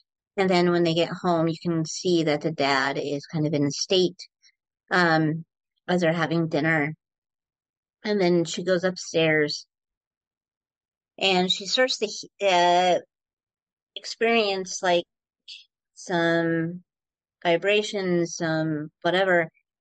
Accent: Iowa, United States; I grew up in Iowa. I don't know these things.

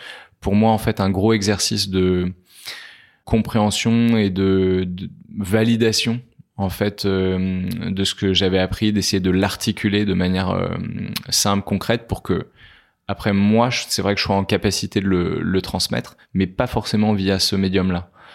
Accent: Rennes, Brittany, France; j'ai grandi à Rennes

